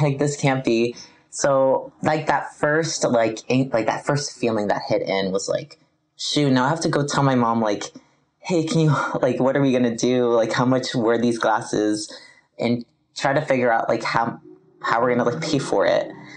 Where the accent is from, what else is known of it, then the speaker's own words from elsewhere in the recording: Flemington, New Jersey, United States; Like you said … I'm from Flemington, New Jersey.